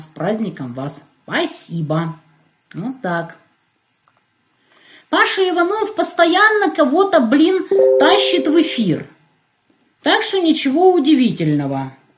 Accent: Siberia, Russia; Я с Сибири. Недавно летели в Москву.

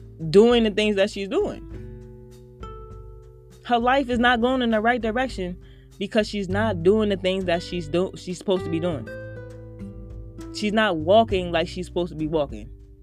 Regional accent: Baltimore, Maryland, United States; I'm from Baltimore, too.

